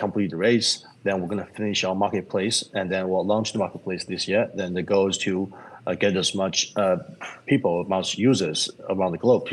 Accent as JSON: {"language": "English", "country": "China", "lives_now": "United States", "said": "I come from China. We all know China's market was really good, but not really so good least recently, last few years."}